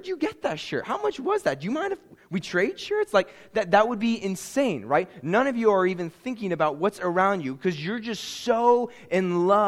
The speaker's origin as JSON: {"language": "English", "region": "Pennsylvania", "country": "United States", "said": "I went to school in Virginia. I was from Pennsylvania."}